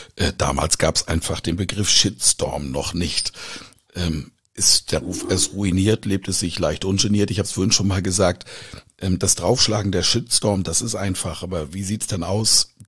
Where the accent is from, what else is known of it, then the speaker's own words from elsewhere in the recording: Bamberg, Bavaria, Germany; ich komme aus Bamberg